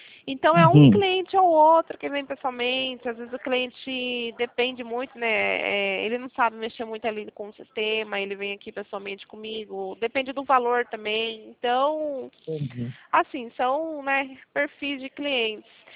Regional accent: Sorocaba, São Paulo, Brazil; Daqui de Sorocaba

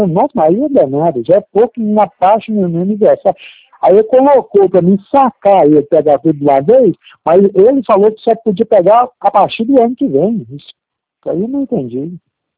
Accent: Goiás, Brazil; É, eu sou de Goiás.

